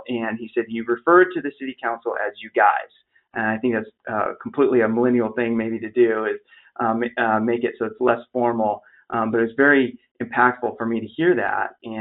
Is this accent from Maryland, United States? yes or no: no; Albany, Oregon, United States; You know, so I came from Albany, Oregon, a smaller town in Oregon, and went right from there to city of Chicago.